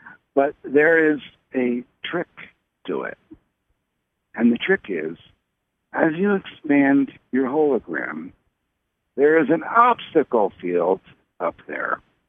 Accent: Philadelphia, Pennsylvania, United States; born there; I was born in Philadelphia.

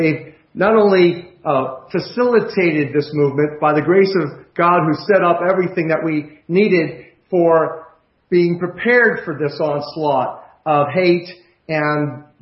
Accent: Philadelphia, Pennsylvania, United States; Sherry comes from Philadelphia. I come from Philadelphia.

